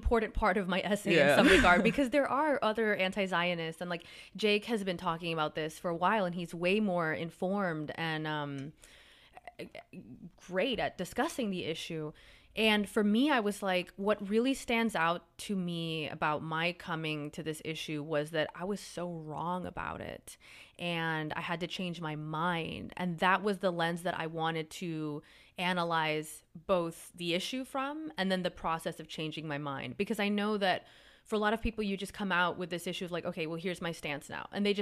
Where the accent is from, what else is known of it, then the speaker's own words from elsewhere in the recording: Miami, Florida, United States; So I was born in Miami. My family is Cuban American or my mom is Cuban. My dad was born in Miami. He's kind of just like broadly Nordic white American. And so I was raised there